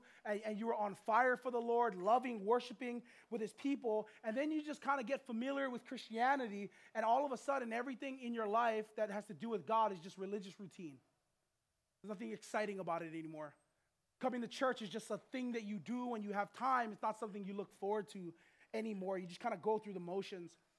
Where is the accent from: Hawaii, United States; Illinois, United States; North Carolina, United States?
Hawaii, United States; Waianae; I grew up on this island. Okay, I grew up in Waianae, right across a beach, right?